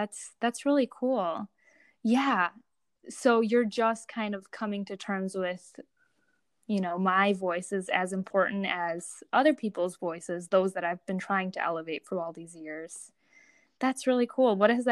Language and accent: English; Romania; first language Romanian; English is a second language; So I spoke Romanian growing up. I was born in Romania.